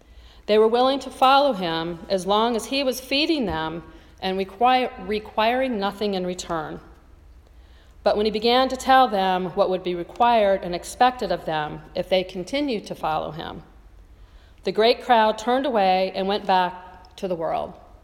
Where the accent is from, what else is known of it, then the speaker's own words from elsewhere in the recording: Las Vegas, Nevada, United States; many of you know that that's where I'm from. Las Vegas is my hometown.